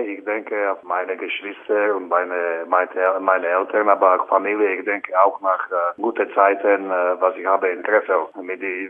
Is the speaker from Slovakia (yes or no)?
yes; Slovakia; German is a second language; moved away; also born or lived in Czech Republic / Canada / Germany; Und Heimat ist Slowakei, aber ich bin aus der Slowakei nach Tschechien gegangen und dann nach Kanada und dann nach Deutschland und ich bin jetzt wieder in der Slowakei. Ich kann sagen, dass meine Heimat war auch Krefeld